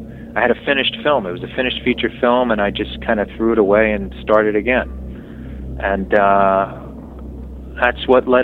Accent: Long Island, New York, United States; He suggested to me, because I was from Long Island, that I should make a movie about the Montauk Project.

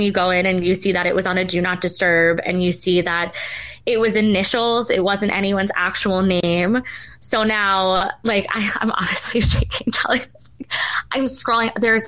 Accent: New York City, New York, United States; I said I was from New York City, but this was down south.

